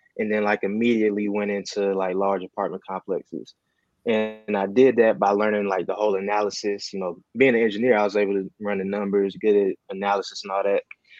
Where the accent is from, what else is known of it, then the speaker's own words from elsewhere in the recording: Atlanta, Georgia, United States; I'm from Atlanta, born and raised. I grew up here. I went to school here. I work here. And I do real estate here. So, been in the same city pretty much my whole life.